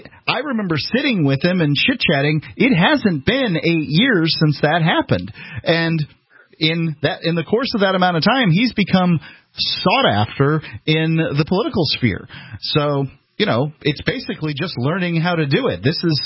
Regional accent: Bradenton, Florida, United States; Let's go to Mike calling in from my hometown. Mike calling from Bradenton, Florida.

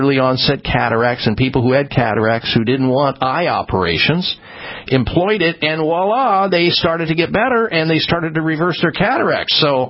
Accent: Midwest, United States; They didn't tell me about eating well when I was young, growing up in the Midwest

